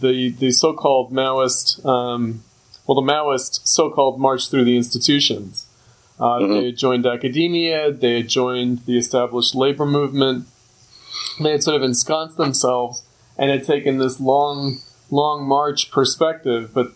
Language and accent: English; New York City, New York, United States; I grew up in New York, so I went to the anarchist bookstore in Manhattan.